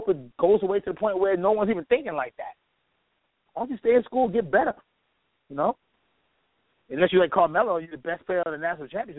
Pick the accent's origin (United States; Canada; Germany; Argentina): Germany; I'm from Germany, man.